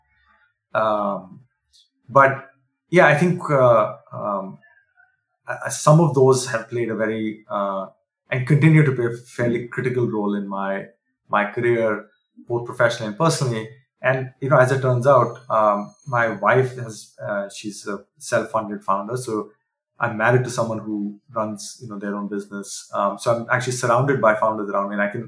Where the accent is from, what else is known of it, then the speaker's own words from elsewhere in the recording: Delhi, India; moved away as an adult; So I grew up in Delhi, and my brother and I, we grew up in Delhi, and then we were fortunate to go to the US for our education.